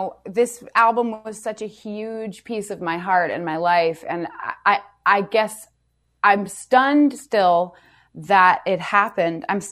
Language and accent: English; Vermont, United States; We also came back to my hometown in Vermont, and we bought a farm.